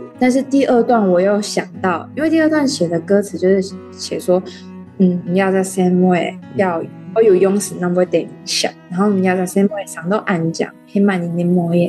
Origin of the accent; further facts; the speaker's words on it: Liugui, Kaohsiung, Taiwan; 我小时候生活在那个六龟嘛，然后六龟就是一个很淳朴、很纯真，然后保留了大自然非常多的地方。